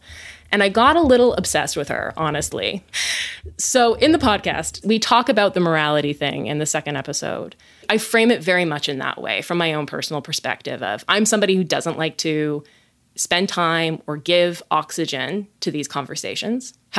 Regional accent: West Coast, United States; And I hail from the West Coast. I run in like very progressive circles.

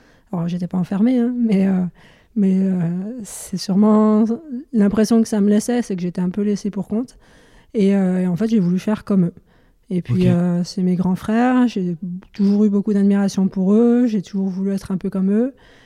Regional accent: Dijon, Bourgogne-Franche-Comté, France; je suis originaire de Dijon. Ouais. On a un petit village malin à côté de Dijon. En Bourgogne.

